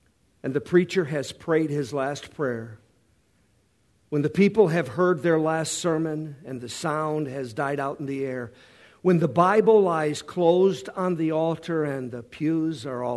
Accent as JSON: {"language": "English", "town": "Detroit", "region": "Michigan", "country": "United States", "tie": "born or raised there", "said": "I grew up in Detroit, but my family's from Tennessee, and all of my family on my father's side were farmers."}